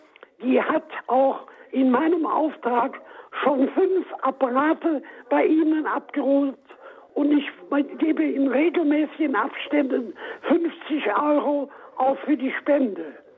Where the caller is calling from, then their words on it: Wesseling, North Rhine-Westphalia, Germany; Ich komme aus Wesseling bei Köln